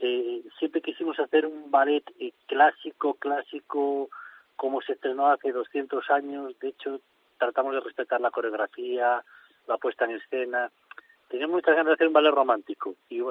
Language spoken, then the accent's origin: Spanish; Ponferrada, Castile and León, Spain; Mira, cuando vamos fuera de aquí nadie se cree que somos de Ponferrada.